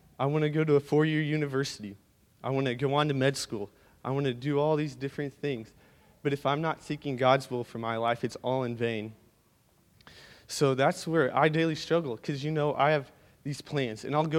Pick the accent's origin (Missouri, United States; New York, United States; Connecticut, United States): Missouri, United States; Columbia; born there; I guess my story begins when I was born in Columbia, Missouri.